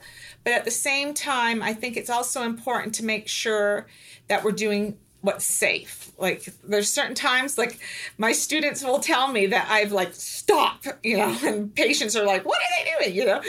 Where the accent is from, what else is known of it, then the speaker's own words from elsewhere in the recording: Canada; now in United States; I was practicing in the States for 25 years. I'm originally from Canada and actually moved home at the time of COVID